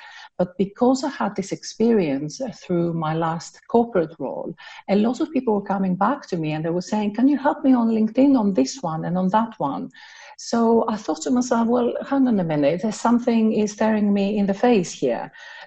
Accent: Athens, Attica, Greece; English is a second language; moved away as an adult; now in United Kingdom; I'm from Athens. I've been in the UK for 20 years

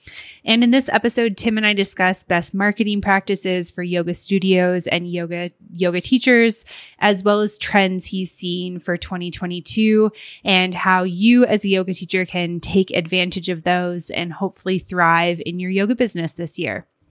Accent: Canada; now in Mexico; I'm Canadian, but I live in Mexico.

